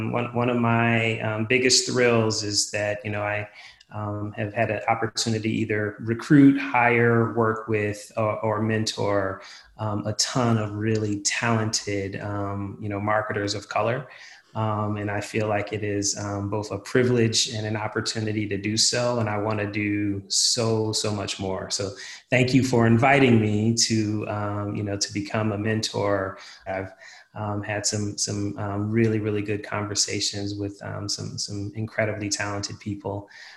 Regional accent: Philadelphia, Pennsylvania, United States; I'm from Philadelphia, that's my squad.

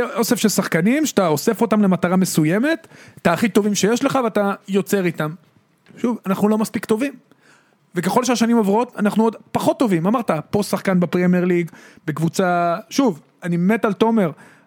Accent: Netanya, Central District, Israel; אני גדלתי בנתניה.

